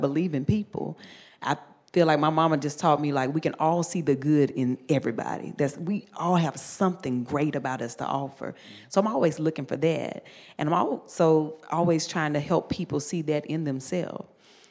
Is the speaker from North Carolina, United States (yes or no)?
yes; North Carolina, United States; But you know, I'm from the South. I grew up in North Carolina. I grew up in the church